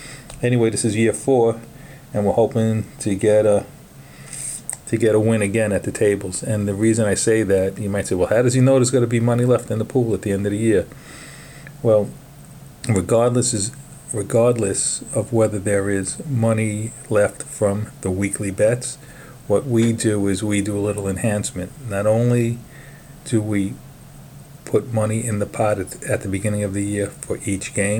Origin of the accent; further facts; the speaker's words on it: Brooklyn, New York, United States; accent: Brooklyn; you've been able to put up with my Brooklyn accent